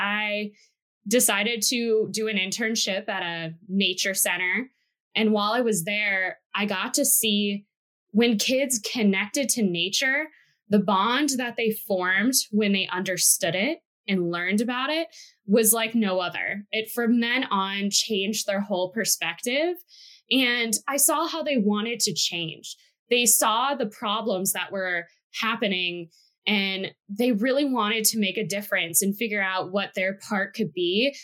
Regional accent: Wisconsin, United States; Hi, so I'm originally from Wisconsin, and growing up there, we normally, for us, nature would be going to the lake or exploring, going up north in the woods and hunting.

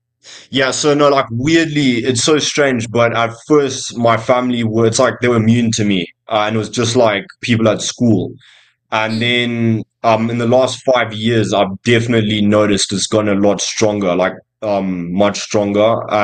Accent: Zimbabwe; Where I was actually growing up in Zimbabwe. So we don't really have like spring and autumn. We just have like summer, winter.

